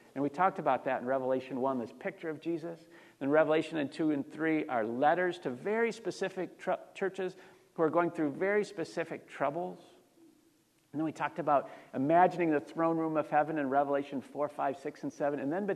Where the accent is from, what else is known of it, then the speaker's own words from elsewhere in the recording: Kalamazoo, Michigan, United States; My hometown of Kalamazoo, Michigan was in the news a few weeks ago